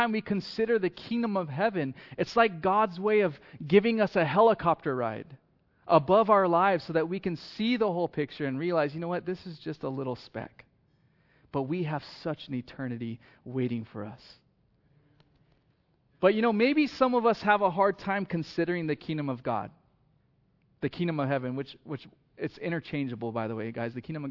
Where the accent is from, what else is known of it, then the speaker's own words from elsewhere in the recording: United States; I'm from the United States of America, right? I'm an American citizen.